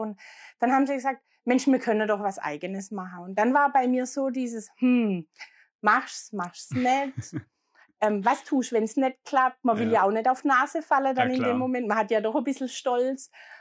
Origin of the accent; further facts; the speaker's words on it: Baden-Württemberg, Germany; Ich bin gebürtig aus dem Schwarzwald.